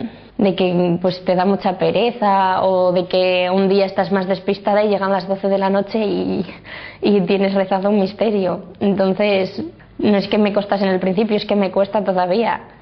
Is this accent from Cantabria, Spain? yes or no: yes; Santander, Cantabria, Spain; now in Madrid, Spain; tengo 19 años, soy de Santander y estudio Ingeniería Mecánica en Madrid.